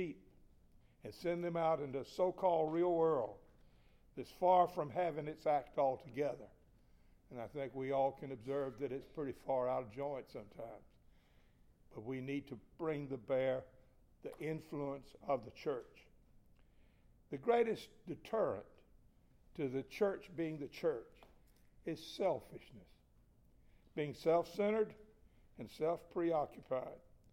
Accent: South Carolina, United States; One of the best examples of that loving happened in my home state of South Carolina not very long ago.

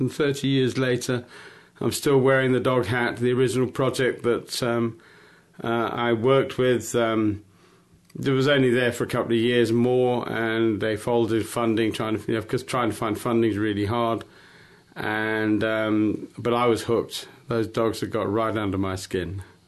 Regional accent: Zimbabwe; also born or lived in England; I was born in England, but I had the lucky childhood of my parents emigrated when I was like 8 or 9 years old, and they went to Africa, and they went to Zimbabwe

